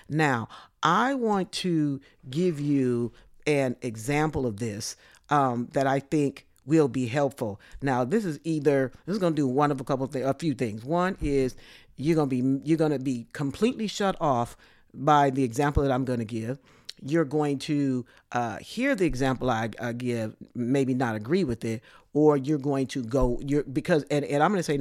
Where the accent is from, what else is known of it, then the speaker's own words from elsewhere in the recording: California, United States; back in my home state of California, to, you know, some of the uttermost parts of the world.